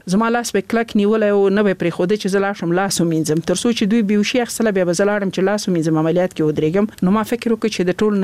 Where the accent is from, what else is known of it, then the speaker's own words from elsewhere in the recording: Laghman, Afghanistan; also born or lived in Nangarhar; زه خپل د لغمان ولایت يم